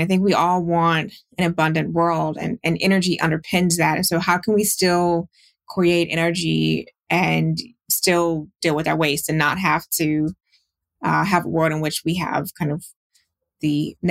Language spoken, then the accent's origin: English; Houston, Texas, United States; I mean, I grew up in Houston. It is an energy town.